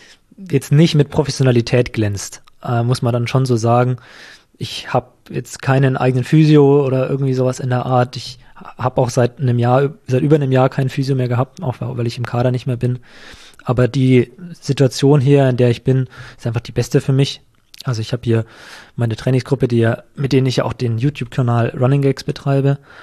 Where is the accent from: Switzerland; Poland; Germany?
Germany; Erlangen, Bavaria; Ich bin hier auch schon seit Ewigkeiten, ich komme hier auch aus der Gegend